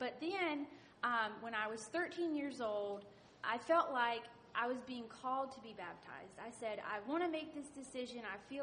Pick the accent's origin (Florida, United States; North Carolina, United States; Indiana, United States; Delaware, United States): North Carolina, United States; Pine Level; also born or lived in Raleigh; I was born in Raleigh, North Carolina at Rex, and I grew up in Pine Level, North Carolina, a super small town. Near Smithfield, and I lived there for about 9 years.